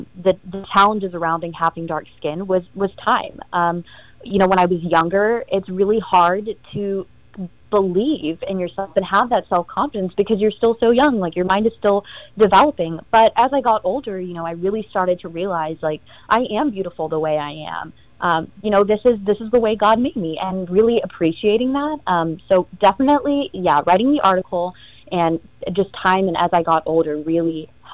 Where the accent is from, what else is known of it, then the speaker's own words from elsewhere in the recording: India; I'm Indian, I'm dark, and I don't care